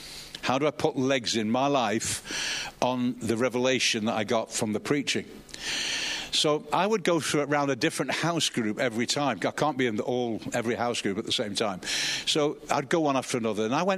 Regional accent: England, United Kingdom; Because we're English, aren't we?

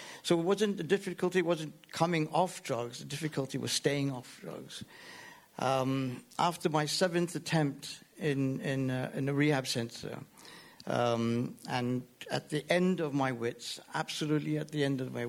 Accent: Hong Kong; I was born and raised in Hong Kong, one of four siblings, the youngest. I've got a sister and brother in the States, in San Francisco, and another sister in Crawley. I'm of mixed heritage, so my dad's Anglo-Indian

